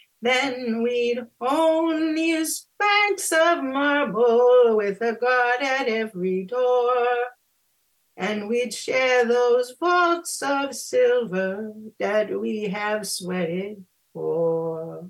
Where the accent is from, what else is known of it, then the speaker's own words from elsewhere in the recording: Brooklyn, New York, United States; And that was a different world indeed from where I grew up in Brooklyn.